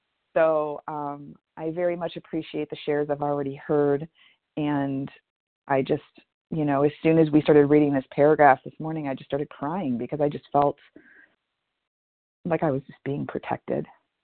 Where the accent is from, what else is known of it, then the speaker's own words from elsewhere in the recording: Detroit, Michigan, United States; I'm from Detroit.